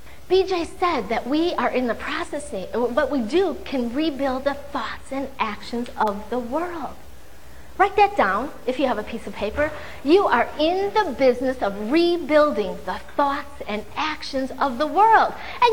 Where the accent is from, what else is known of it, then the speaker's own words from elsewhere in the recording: Illinois, United States; I'm a Valley girl too, even though I'm originally from Illinois.